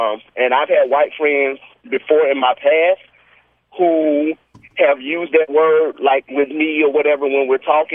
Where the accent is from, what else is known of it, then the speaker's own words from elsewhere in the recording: Birmingham, Alabama, United States; You know, I grew up in Birmingham, Alabama, so I've been called that word a number of times